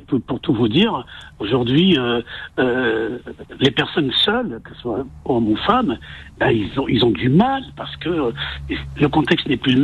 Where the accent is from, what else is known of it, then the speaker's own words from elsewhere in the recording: Drancy, Île-de-France, France; Voilà, donc je suis de Drancy